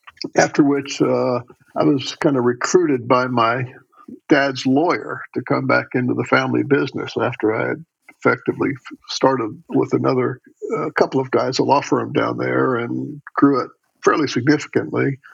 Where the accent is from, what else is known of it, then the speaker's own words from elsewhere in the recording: Orlando, Florida, United States; But I'm a native Floridian, and when I was born in Florida, it was a tiny little burg of a state